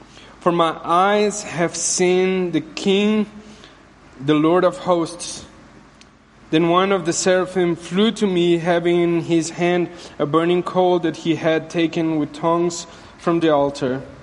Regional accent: Brazil; Now, as you know, I'm from Brazil

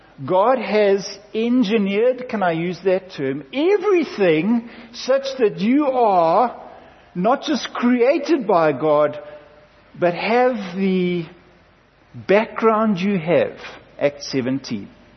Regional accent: South Africa; I'm white. I'm South African. I'm English.

